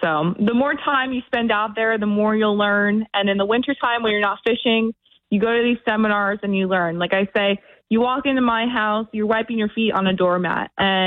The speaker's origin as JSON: {"language": "English", "town": "Point Pleasant Beach", "region": "New Jersey", "country": "United States", "tie": "born or raised there", "said": "And it's about my hometown of Point Pleasant Beach, where I talk about the maritime history"}